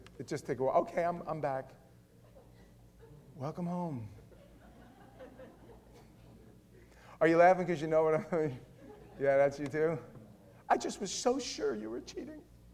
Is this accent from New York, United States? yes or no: yes; Queens, New York, United States; I want you to know that I grew up in Queens, New York.